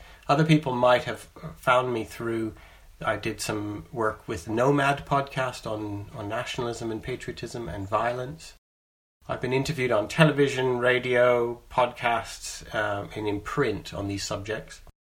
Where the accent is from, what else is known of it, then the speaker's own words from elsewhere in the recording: Canada; moved away as an adult; now in England; you can hear my accent. I'm a Canadian who, when I was 19, I moved to the UK, to England. And I've been living in England now for 25 years.